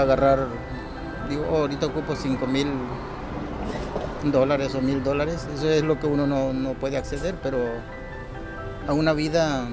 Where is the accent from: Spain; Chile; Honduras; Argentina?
Honduras; Tela, Atlántida; born there; Nací en el puerto de Tela, en Honduras.